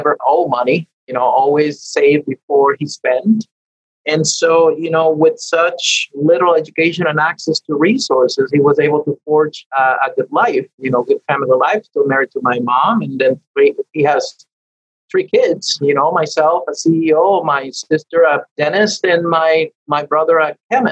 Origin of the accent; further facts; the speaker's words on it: Panama; English is a second language; actually, that's how I learned English, you know, singing. And really, I was always very curious about the lyrics of albums. And, you know, in my high school years, popular music was American music in English in Panama for whatever reason.